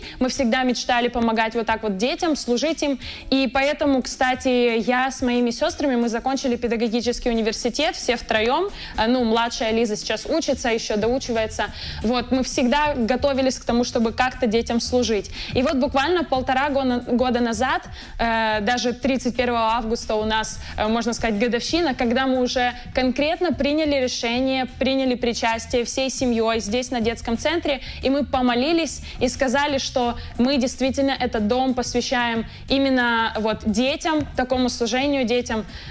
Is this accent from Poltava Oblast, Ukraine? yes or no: yes; Horishni Plavni, Poltava Oblast, Ukraine; born there; also born or lived in Kremenchuk; В Горішніх Плавнях, да, я народилася в Горішніх Плавнях.